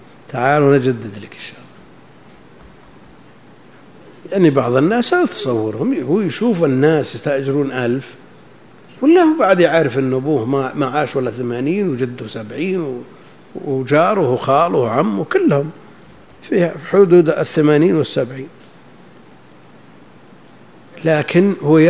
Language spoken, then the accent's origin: Arabic; Riyadh Province, Saudi Arabia; المقصود أن مثل هذا كان موجود عندنا في نجد وكثير